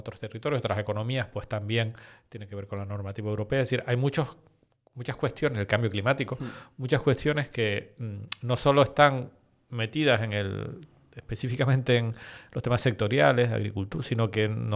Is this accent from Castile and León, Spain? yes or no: no; Canary Islands, Spain; soy canario, he vivido siempre aquí, estudié en La Laguna, me he movido por todas las islas